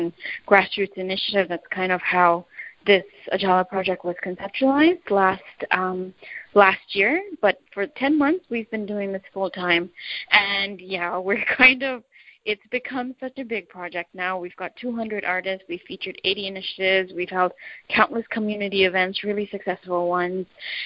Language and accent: English; Dubai, United Arab Emirates; also born or lived in Canada / Australia; I was born here. I was born and raised here in Dubai. I did my undergrad in Canada. I went to Australia for my master's degree. And then Dubai is home, so I came back here.